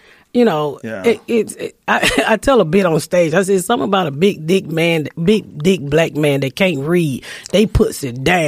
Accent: the South, United States; I'm from the South, right? So back in the day, and don't get offended, people, but, you know, dog fighting is big in the South.

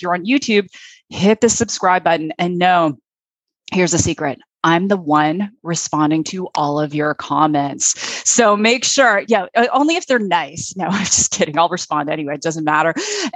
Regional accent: Canada; Most of you know I'm originally from Canada.

